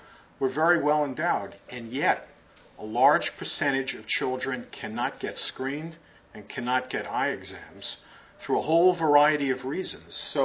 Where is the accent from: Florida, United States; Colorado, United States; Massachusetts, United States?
Massachusetts, United States; Well, I'm from Massachusetts and frankly proud to be.